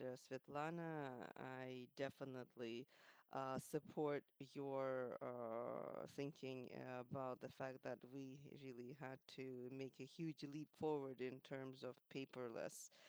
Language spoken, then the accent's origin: English; Belarus; I'm from Belarus, and officially we have no COVID here.